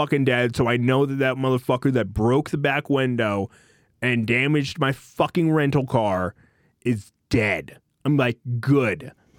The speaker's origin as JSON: {"language": "English", "region": "North Dakota", "country": "United States", "also_born_or_lived": "Stockton, Missouri / Rexburg, Idaho", "said": "I'm not. I'm from North Dakota. North Dakota"}